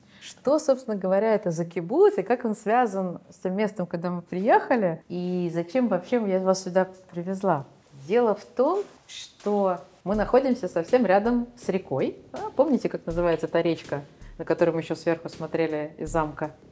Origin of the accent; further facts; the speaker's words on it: Saint Petersburg, Russia; учился в моем родном городе Санкт-Петербурге на инженера.